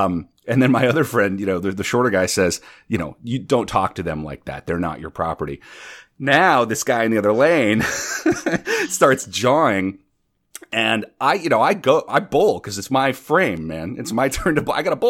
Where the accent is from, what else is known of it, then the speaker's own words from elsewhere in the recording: North Dakota, United States; now in New York City, United States; And, you know, I'm originally from North Dakota. I live in New York City.